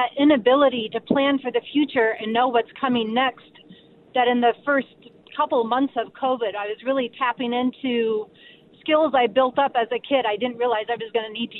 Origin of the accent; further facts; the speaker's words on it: Lebanon; I grew up in Lebanon, in the country of Lebanon, during the Civil War there. My family lived there from 1976 to 1983.